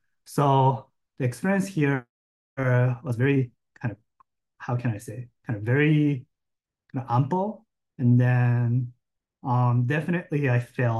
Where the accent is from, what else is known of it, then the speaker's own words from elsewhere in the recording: Japan; moved away as an adult; now in United States; I grew up in Japan, went to medical school in Tokyo, Japan, and then finished kind of residency and oncology training in Japan before coming to the United States.